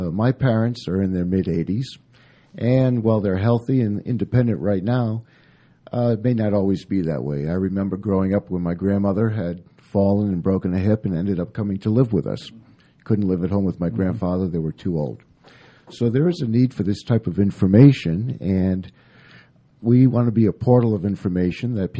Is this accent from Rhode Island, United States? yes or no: yes; Rhode Island, United States; moved away as an adult; now in Atlanta, United States; Well, like …, I'm also a New Englander. I'm from Rhode Island, and I work for a printing company there in Rhode Island